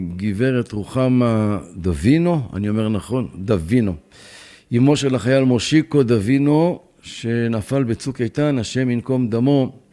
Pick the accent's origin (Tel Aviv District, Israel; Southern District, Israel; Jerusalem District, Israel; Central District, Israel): Jerusalem District, Israel; Jerusalem; גם אני ירושלמי